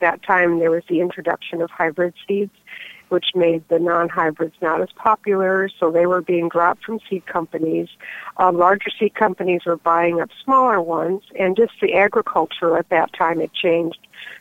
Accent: Iowa, United States; I grew up in Northeast Iowa on a dairy farm, and I was surrounded with the growing seasons and gardening in particular.

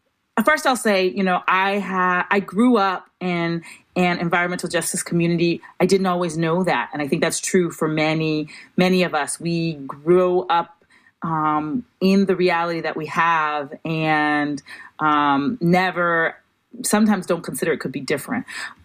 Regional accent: Roxbury, Massachusetts, United States; I grew up in Roxbury, and there is no real deep relationship between West Roxbury and Roxbury.

